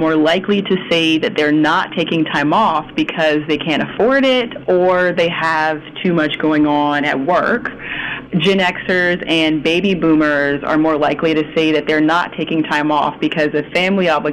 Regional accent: Georgia, United States; now in New York City, United States; I'm from Georgia, and it's definitely cheaper to live down there.

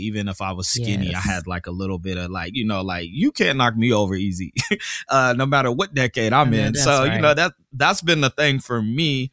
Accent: Fresno, California, United States; I'm talking about California. I'm from Fresno, so that's a little country.

